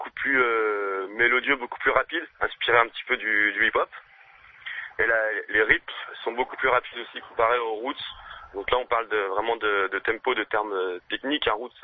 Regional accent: Mâcon, Bourgogne-Franche-Comté, France; Sinon, on est tous de Mâcon.

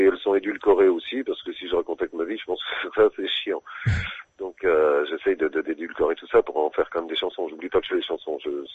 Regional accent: Dijon, Bourgogne-Franche-Comté, France; non, je suis pas de Paris. On m'a souvent affublé de cette expression Titi parisien. Je suis pas du tout parisien. Et c'est … un autre chanteur

